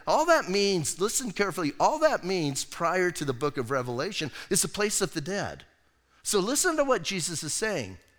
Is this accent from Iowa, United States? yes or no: no; Bisbee, Arizona, United States; I'm from Bisbee. What else would I be?